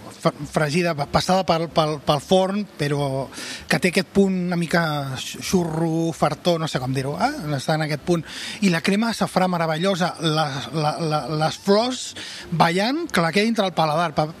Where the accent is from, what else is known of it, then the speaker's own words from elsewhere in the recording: Catalonia, Spain; són sabors que nosaltres com a catalans també els reconeixem